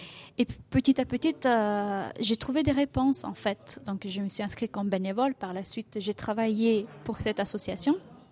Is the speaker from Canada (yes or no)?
no; Bulgaria; now in France; de Bulgarie. Et même dans mon pays d'origine, j'étais déjà concernée par les questions personnellement et par la suite professionnellement. Et avec mon arrivée en France